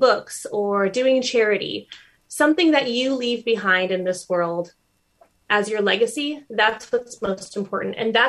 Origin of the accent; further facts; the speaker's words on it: San Diego, California, United States; We actually started in Southern California. I'm from San Diego.